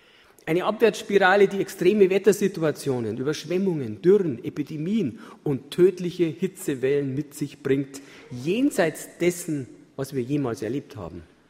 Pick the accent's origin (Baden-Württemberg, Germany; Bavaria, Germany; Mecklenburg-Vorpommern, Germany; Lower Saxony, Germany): Bavaria, Germany; Tittmoning; Ich komme aus Tittmoning, das ist ein kleiner Ort in Chiemgau in Oberbayern.